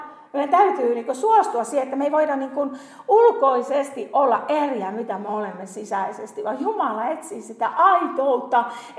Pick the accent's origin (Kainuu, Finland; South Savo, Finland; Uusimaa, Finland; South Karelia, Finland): Kainuu, Finland; mä oon Kainuusta, missä on paljon pakkasia, missä on paljon lunta, missä on kunnon talvi.